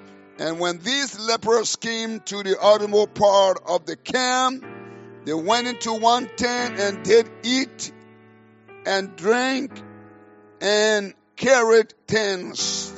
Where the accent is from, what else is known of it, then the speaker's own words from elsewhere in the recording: Liberia; You know, I'm from Liberia, West Africa. You understand I'm not from here. I don't speak like you all.